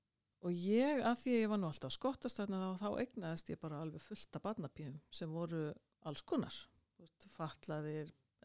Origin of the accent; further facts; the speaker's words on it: Mosfellsbær, Capital Region, Iceland; ég alinn upp við Reykjalund í Mósellssveitinni. Ég kallaði ennþá Mósellssveit.